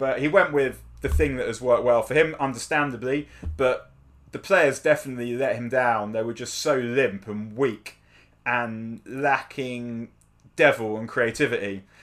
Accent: London, United Kingdom; I grew up in North London

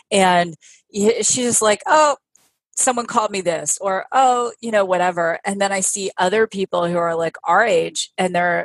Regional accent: Canada; moved away as an adult; now in United States; So my listeners know I'm originally from Canada.

